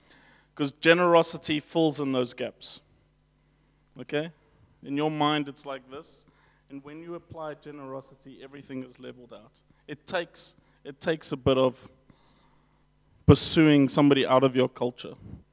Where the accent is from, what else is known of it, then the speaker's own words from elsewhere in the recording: England, United Kingdom; because I'm an Englishman